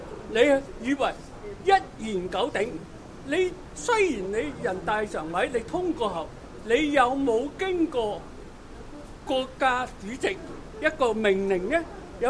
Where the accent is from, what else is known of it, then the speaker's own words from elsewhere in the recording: Hong Kong; 所以在这个时候，我们香港人，我身为中国人，所以就要司法复核。